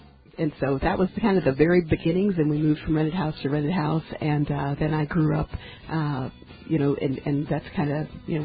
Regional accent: Torrance, California, United States; born there; I'm 42 years old. I was born in 1979 in Torrance, California.

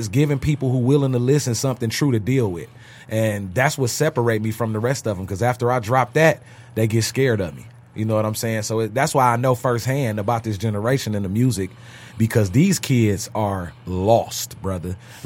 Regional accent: Detroit, Michigan, United States; Detroit, we were raised in Detroit. We're raised off perception.

